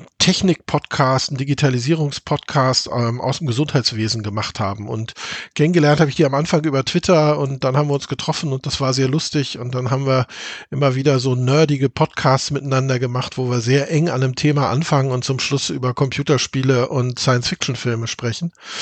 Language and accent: German; Hamburg, Germany; also born or lived in Kiel; Ich bin geboren in Kiel, in Hamburg groß geworden, habe dann Tiermedizin studiert in München